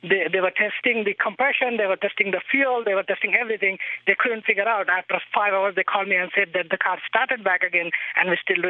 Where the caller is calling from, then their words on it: Kansas, United States; I'm calling in from Kansas.